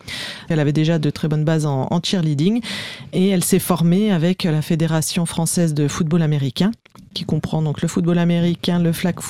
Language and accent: French; Bourgogne-Franche-Comté, France; moved away; On vient de Bourgogne, à la base, ça fait 3 ans et demi qu'on est en Bretagne.